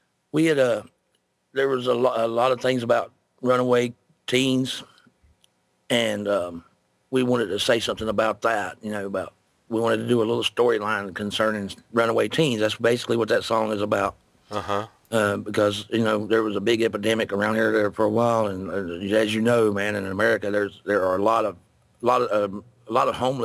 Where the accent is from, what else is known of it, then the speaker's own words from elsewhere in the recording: United States; Because we as an American people pretty much helped create that problem.